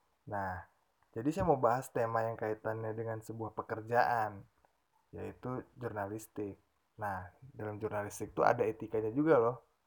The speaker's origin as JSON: {"language": "Indonesian", "region": "Lampung", "country": "Indonesia", "said": "Saya adalah mahasiswa KPI. Asal saya dari Lampung."}